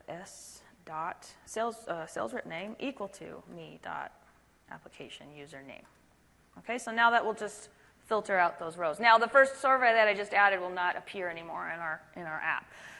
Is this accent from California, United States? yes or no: yes; California, United States; I'm from California.